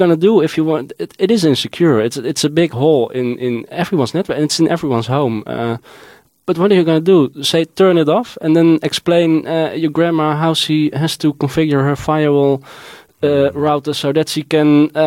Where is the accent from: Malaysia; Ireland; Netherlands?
Netherlands; The Hague, South Holland; I'm from The Hague, and I started there traveling.